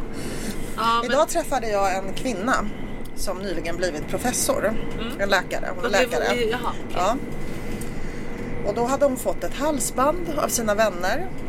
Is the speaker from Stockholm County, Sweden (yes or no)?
yes; Stockholm, Stockholm County, Sweden; Jag är uppvuxen i Bredäng. Så jag ska inte prata förort.